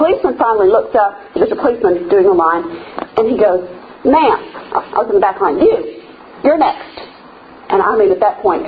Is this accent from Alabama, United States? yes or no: yes; Alabama, United States; I'm from Alabama. I was raised by my help.